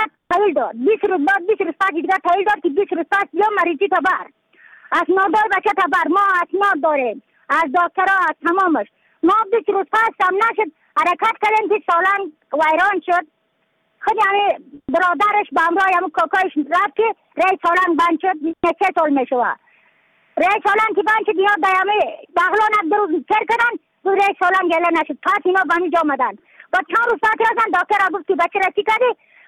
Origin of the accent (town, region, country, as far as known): Badakhshan, Afghanistan